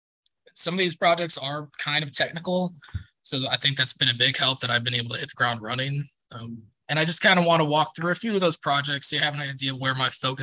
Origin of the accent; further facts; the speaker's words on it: Texas, United States; After college, I went to go work for my hometown senator, Senator Tommy Williams, and I worked for him for 5 years